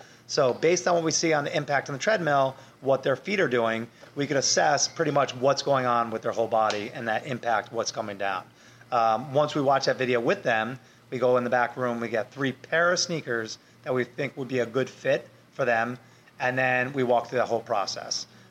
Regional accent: Norwalk, Connecticut, United States; Well, I grew up in Norwalk, and, you know, Norwalk is just booming.

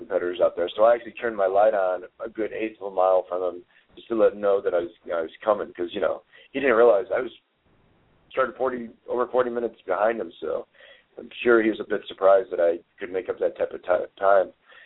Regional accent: Chicago, Illinois, United States; also born or lived in Chattanooga, United States; And I was born in Chattanooga, even though I grew up in Chicago, but I consider myself a little bit of a Southern boy.

